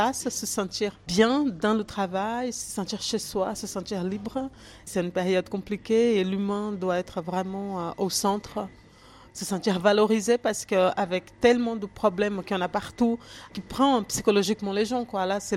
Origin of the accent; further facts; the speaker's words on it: France; French is a second language; J'ai un petit accent, mais je suis française. J'ai un passeport, moi aussi.